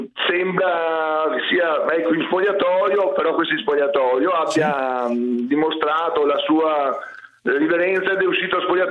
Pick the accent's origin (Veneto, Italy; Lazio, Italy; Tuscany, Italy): Veneto, Italy; Venice; non sono neanche di Tre Porti, sono di Sant'Erasmo, un'isola adiacente che fa parte di Venezia.